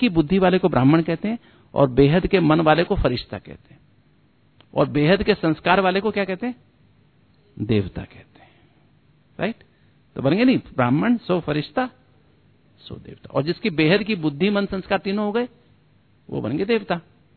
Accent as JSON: {"language": "Hindi", "region": "Delhi", "country": "India", "said": "मैं भी दिल्ली वाला हूं"}